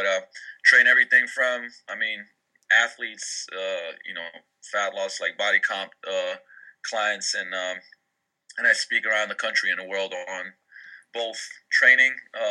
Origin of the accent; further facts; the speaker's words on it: Slovenia; moved away as an adult; also born or lived in London; now in Seattle, United States; I own a facility out here in Seattle. I'm actually originally from Slovenia in Europe, and grew up there, traveled a lot, lived in London for a while